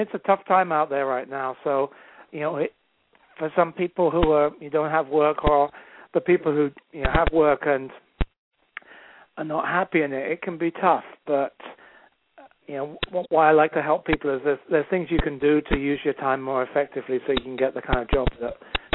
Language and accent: English; England, United Kingdom; now in Los Angeles, United States; So I live in Los Angeles right now, and I'm from England originally. I've been in the States about 18 years.